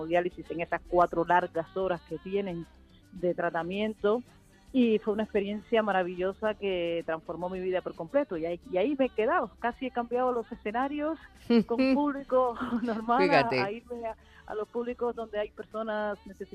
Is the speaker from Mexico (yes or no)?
no; Cuba; yo soy cubana